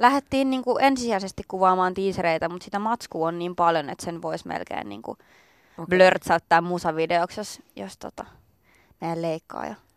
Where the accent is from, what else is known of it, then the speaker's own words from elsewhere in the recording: Nummela, Uusimaa, Finland; Olen kotoisin alun perin Nummelasta